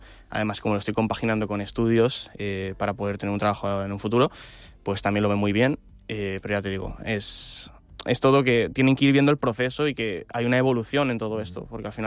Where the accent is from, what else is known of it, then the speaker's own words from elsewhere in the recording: Balearic Islands, Spain; yo soy de aquí, de Mallorca. Uh-huh. Tengo 22 años.